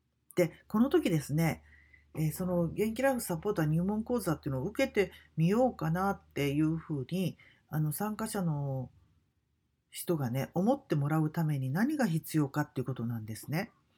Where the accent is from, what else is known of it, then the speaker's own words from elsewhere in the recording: Kagawa, Japan; 地元香川ではそんな風にずっとやってきました。